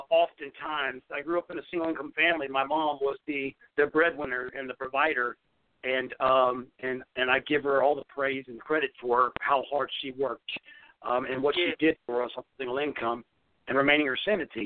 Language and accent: English; Katy, Texas, United States; And we grew up in Katy, Texas.